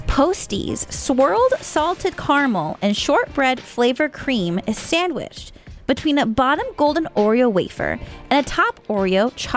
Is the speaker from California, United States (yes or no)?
yes; California, United States; I'm from California. He's from Georgia. Literally never seen it before in our lives.